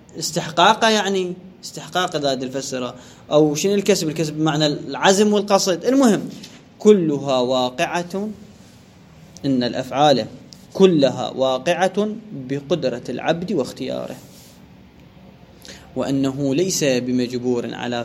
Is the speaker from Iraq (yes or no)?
yes; Iraq; انقطعت الكهرباء كما عندنا بالعراق